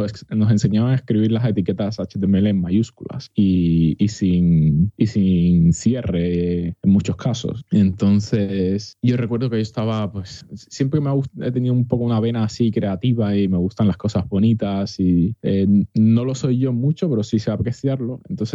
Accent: Cuba; born there; Yo nací en Cuba en el 86 y la verdad es que estos ordenadores me pillaban un poco lejos porque en Cuba hasta

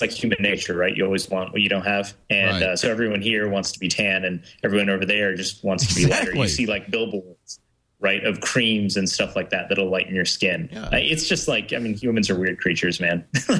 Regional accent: Massachusetts, United States; No, I grew up in Massachusetts. Actually, only my dad's Indian. My mom's Iranian.

